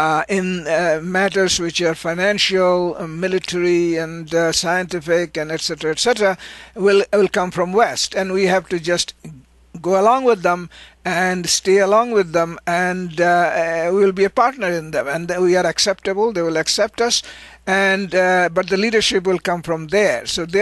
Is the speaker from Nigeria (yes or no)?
no; India; the Chinese often say about the Indians, and I'm being an Indian, I heard this